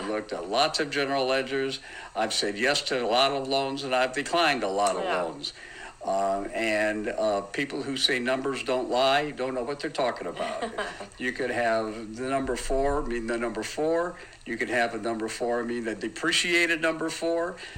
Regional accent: California, United States; I was raised back in California, back in the day when California, even though it was left-leaning, it was pretty much like every other state.

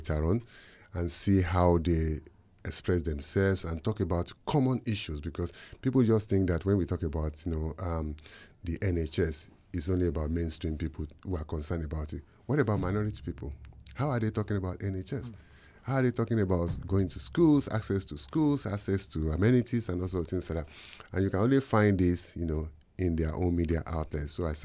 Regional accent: Nigeria; moved away; I'm originally from Nigeria, although I say to people, I've not lived in Nigeria for almost 40 years

